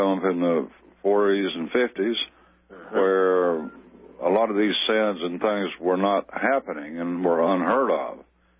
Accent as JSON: {"language": "English", "region": "Alabama", "country": "United States", "tie": "born there", "said": "Way I start is I'm proud of being an American and that I was fortunate to be born in Alabama."}